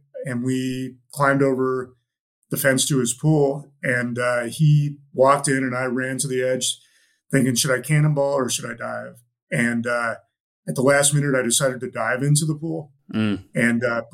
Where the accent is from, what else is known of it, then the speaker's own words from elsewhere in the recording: Lander, Wyoming, United States; My family was really into the outdoors. I grew up in Lander, Wyoming, okay. where National Outdoor Leadership School is.